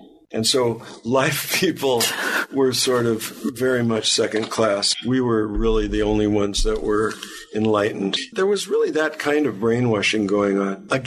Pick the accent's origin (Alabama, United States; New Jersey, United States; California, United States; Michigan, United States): California, United States; Beverly Hills; And they lived in Beverly Hills, and I grew up in Beverly Hills.